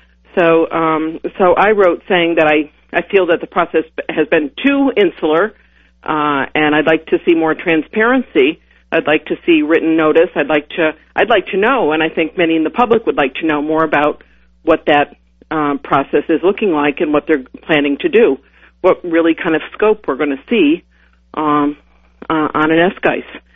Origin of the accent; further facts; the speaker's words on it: Ithaca, New York, United States; And while I'm from Ithaca, I always like to remind people that I represent all of Tompkins County and most of Cortland County.